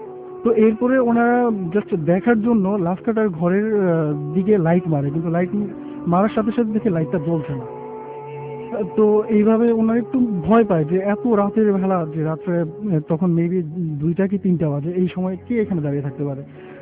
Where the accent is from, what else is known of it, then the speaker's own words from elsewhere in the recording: Chandpur, Chittagong Division, Bangladesh; now in Dhaka, Bangladesh; আমি এসেছি মেরুল ওয়ার্ডা থেকে, আমার হোম টাউন হচ্ছে চাঁদপুর।